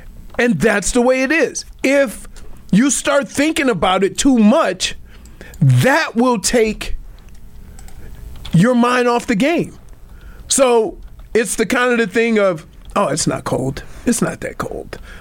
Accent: Louisiana, United States; also born or lived in Michigan; Dude, I'm from Louisiana.

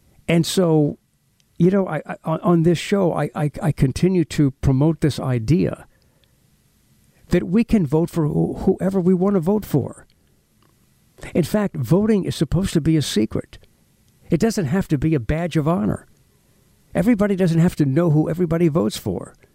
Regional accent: United States; And I just think that we as the American people should do a better job calling out the liars.

